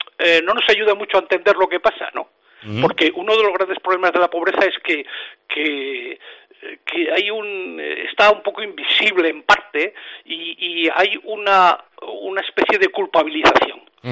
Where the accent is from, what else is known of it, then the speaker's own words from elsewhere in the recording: Logroño, La Rioja, Spain; ya sabes que yo soy de Logroño, ¿no?